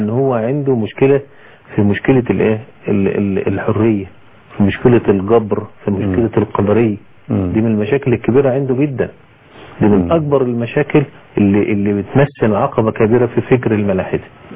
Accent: Egypt; لكن ممكن احنا عندنا في مصر مثلا

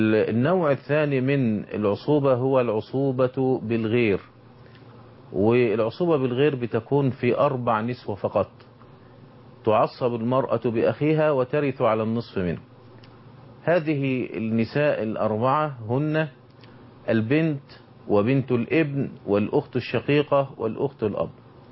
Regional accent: Egypt; اللي ذكرنا إن القانون وعندنا في مصر ها هنا يأخذ من أحكام الشريعة الإسلامية،

